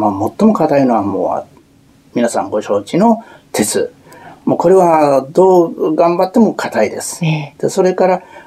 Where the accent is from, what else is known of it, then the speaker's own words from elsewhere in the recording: Takamatsu, Kagawa, Japan; moved away as an adult; 4人が高松で生まれましたということでございます。はい。18歳まで先の、東京オリンピック1964年まで、3月まで高松にいまして